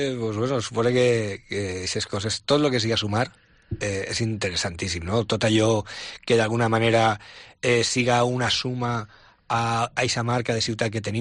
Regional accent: Valencia, Valencian Community, Spain; com vinc de València, vaig néixer en València, en ma casa la tradició de la Mocadora es feia el 9 d'octubre

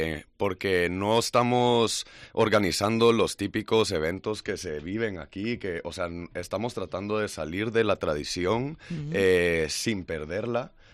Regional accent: Guatemala; moved away as an adult; now in Santander, Spain; Yo soy de Guatemala.

